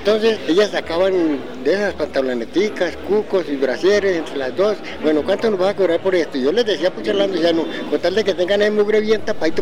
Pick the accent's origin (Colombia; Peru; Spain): Colombia; Roncesvalles, Tolima; Yo vine de Roncesvalles, Tolima